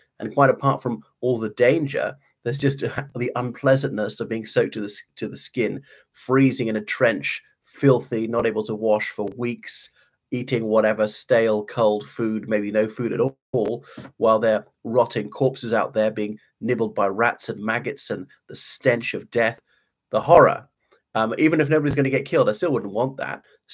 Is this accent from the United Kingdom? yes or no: no; Ireland; everybody, so … from Ireland, welcome to my channel.